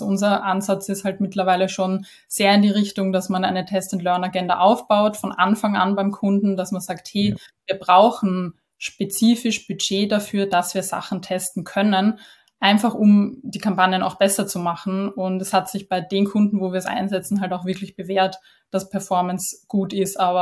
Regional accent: Vienna, Austria; Genau, ich sitze in Wien. Merkt man vielleicht eben an meinem Dialekt.

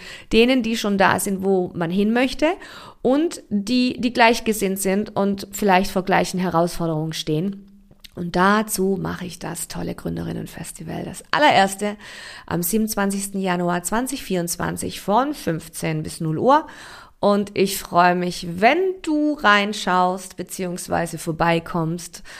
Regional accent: Heilbronn, Baden-Württemberg, Germany; Naja, ich weiß, Heilbronn ist jetzt nicht die Obermultikulti-Kulturstadt, dennoch ist es mein Heimatland. Und ich habe mir vorgenommen, mein allererstes Live-Event in meiner Heimatstadt zu machen.

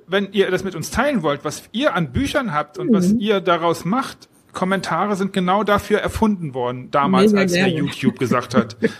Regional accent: Düsseldorf, North Rhine-Westphalia, Germany; ich bin Düsseldorfer

